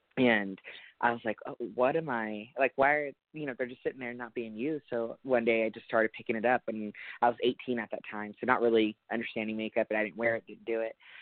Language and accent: English; Kansas, United States; now in Dallas, United States; I'm originally from Kansas, but I am now residing in Dallas, Texas